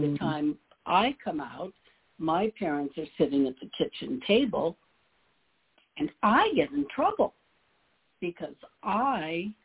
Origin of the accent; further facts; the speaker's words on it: Quebec, Canada; first language French; English is a second language; I was born in Quebec, Canada, in the Northwest Center, so my first language was French. And large family, large extended family